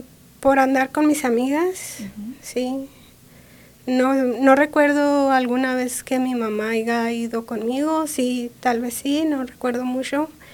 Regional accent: Durango, Mexico; also born or lived in Chihuahua; yo nací en el estado de Chihuahua. Luego nos movimos a un pueblito de Durango, después a otro, así es que anduvimos en un lado y en otro.

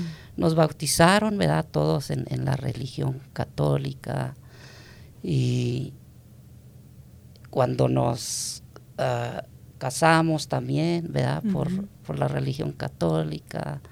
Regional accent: La Magdalena, Chihuahua, Mexico; yo soy del estado de Chihuahua, de un pueblo llamado La Magdalena, un pueblo pequeño, municipio de Valleza, Chihuahua. Está para el sur y para el oeste del estado de Chihuahua

